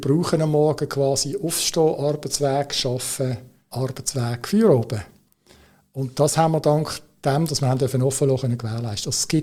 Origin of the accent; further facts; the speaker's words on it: Switzerland; Und dann schaust du so als Schweizer am Boden